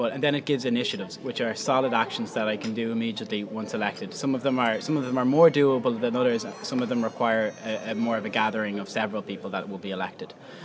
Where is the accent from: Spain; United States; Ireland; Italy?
Ireland; Deansgrange, Leinster; I'm from Dean's Grange originally.